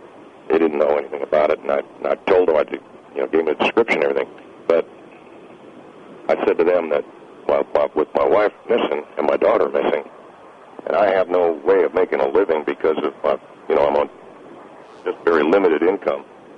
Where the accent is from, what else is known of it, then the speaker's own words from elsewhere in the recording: United States; You know, I'm an American.